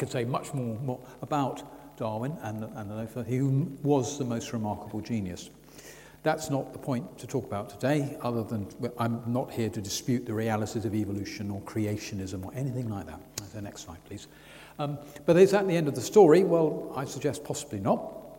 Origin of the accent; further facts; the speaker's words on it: Wimbledon, London, United Kingdom; also born or lived in Raynes Park; I spent a lot of time there when I was brought up in Wimbledon and Raynes Park.